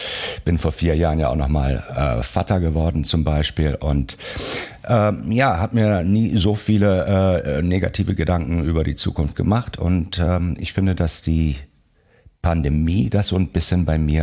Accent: Rhineland, Germany; ich komme ja aus dem Rheinland. Wir leben ja im Rheinland nach dem rheinischen Dreiklang oder Kanon

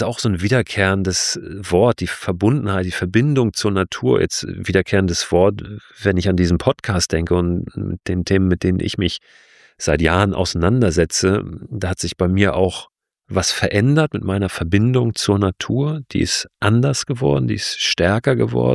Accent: Berlin, Germany; Ich bin in Berlin groß geworden.

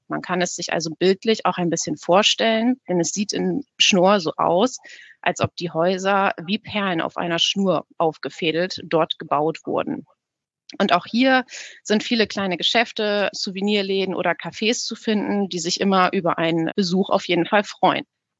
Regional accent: Bremen, Germany; Und auch für mich als Bremerin ist es immer wieder schön, wenn man in der Innenstadt unterwegs ist

